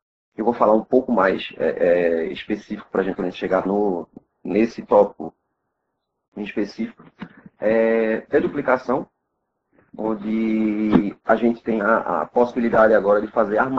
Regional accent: Recife, Pernambuco, Brazil; eu sou consultor de segurança da informação. Sou de Recife, então não estranho meu sotaque.

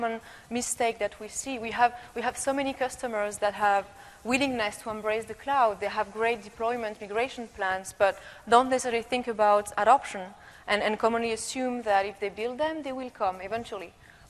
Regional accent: France; accent: French; English is a second language; now in Redmond, United States; This is a French European accent, and even though I've been based in Redmond, Washington for almost 3 years now, I'm still working on my accent every day

